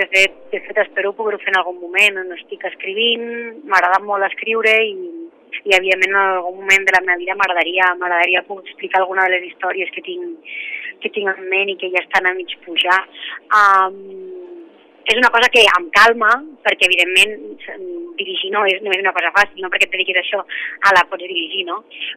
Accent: Miravet, Catalonia, Spain; jo soc de Miravet, jo vaig a Miravet

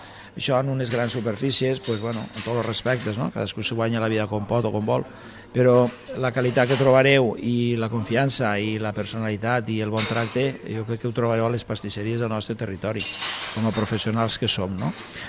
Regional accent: Catalonia, Spain; com a catalans que som, tenim que guardar les tradicions

